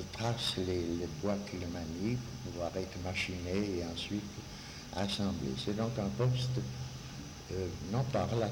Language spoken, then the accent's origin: French; Switzerland; Chez nous, en Suisse, on ne connaît pas ça